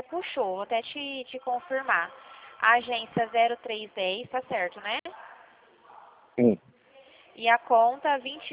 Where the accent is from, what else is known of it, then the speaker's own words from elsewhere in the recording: Dracena, São Paulo, Brazil; Eu sou aqui de Dracena, interior de São Paulo.